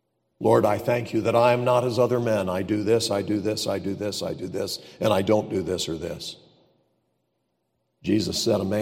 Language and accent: English; United States; I thank God for the privilege of being an American.